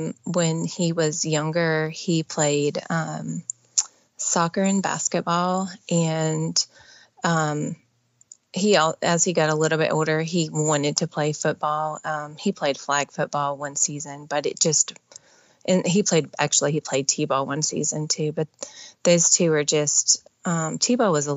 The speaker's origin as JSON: {"language": "English", "region": "Ohio", "country": "United States", "tie": "born or raised there", "lives_now": "Alabama, United States", "said": "Ohio. Probably more people attend the FC Dallas games and for sure Bayern Munich games than that live in my hometown. Probably had 135 in my graduating class, very small. I moved here to Alabama to go to college."}